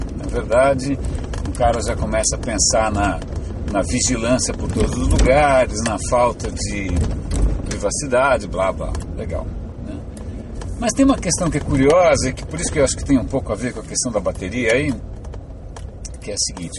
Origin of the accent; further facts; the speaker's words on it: São Paulo, Brazil; eu sou um bicho de asfalto, né? Nasci no centro da cidade, no centro de São Paulo, cresci na Praça da República